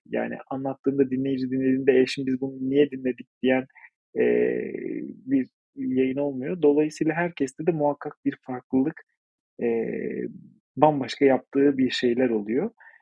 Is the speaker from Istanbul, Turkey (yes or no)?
no; Ankara, Turkey; Ankara aşığı bir Ankaralıyım. Gerçekten de öyle. Ben Ankara'yı çok seviyorum. Doğduğum, büyüdüğüm, ilk yarımın kabuk bağladığı şehir.